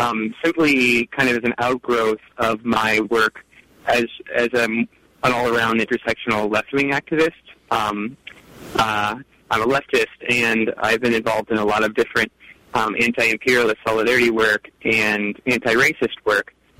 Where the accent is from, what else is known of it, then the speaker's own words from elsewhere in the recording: United States; I have to, as an American, do what I can to stand in solidarity with Palestinians to prevent my government, as an American citizen, to prevent my government from continuing to oppress them